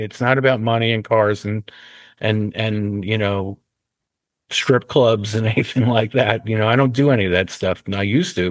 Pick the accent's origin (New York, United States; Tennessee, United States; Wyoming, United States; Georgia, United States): New York, United States; New York City; I grew up in New York City in the 1960s